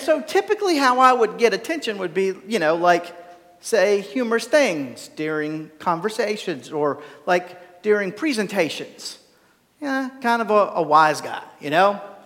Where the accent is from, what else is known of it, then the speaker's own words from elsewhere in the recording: North Carolina, United States; I can sound like I'm from Catawba County, where there's ice and gnats. That's where I'm from.